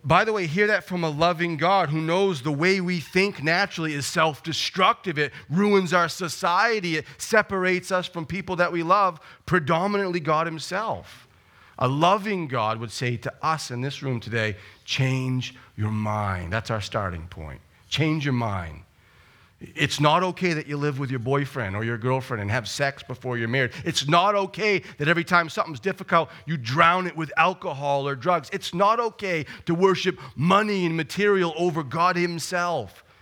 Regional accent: Hudson, Maine, United States; growing up in Hudson, Maine, Bradford, Maine. I grew up on a dirt road. Very often, you know, my road was dirt. That's the life of Maine, right?

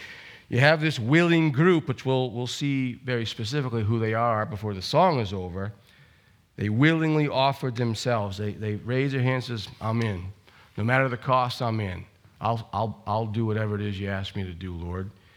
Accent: Machias, Maine, United States; And then I remember I came back to Machias, man, like at least my hometown's different. We're so isolated, we're far removed.

